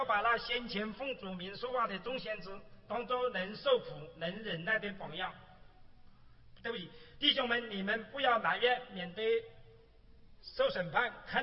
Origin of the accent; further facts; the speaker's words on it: China; 我们中国人的这个忍字，造字起义是把一把刀插在心头上